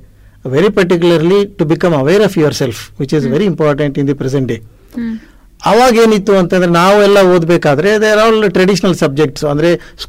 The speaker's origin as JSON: {"language": "Kannada", "town": "Ballari", "region": "Karnataka", "country": "India", "also_born_or_lived": "Dharwad", "lives_now": "Mysuru, India", "said": "ನಾನು ಮೂಲತಃ ಬಳ್ಳಾರಿಯವನು. ನನ್ನ ಶಾಲೆ, ಕಾಲೇಜು ಮತ್ತು ಪೋಸ್ಟ್ ಗ್ರಾಜುಯೇಷನ್ ಸ್ಟಡೀಸ್ ಎಲ್ಲ ಧಾರವಾಡದಲ್ಲಿ ಆಗಿರುವಂಥದ್ದು, ಕರ್ನಾಟಕ ಯೂನಿವರ್ಸಿಟಿಯಲ್ಲಿ."}